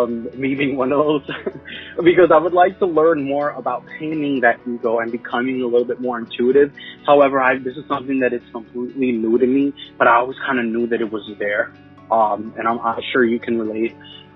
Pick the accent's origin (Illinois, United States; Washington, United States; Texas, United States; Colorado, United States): Illinois, United States; Chicago; Hi, Nicole. … I am from Chicago.